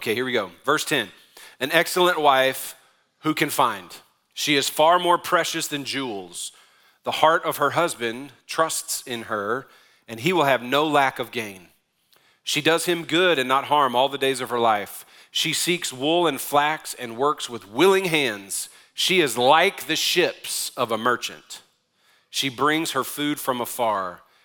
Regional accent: New Orleans, Louisiana, United States; I'm from New Orleans. I don't even believe in snow or cats.

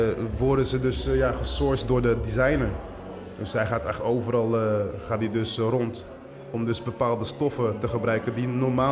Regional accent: Rotterdam, South Holland, Netherlands; Ik kom uit West, Rotterdam-West.

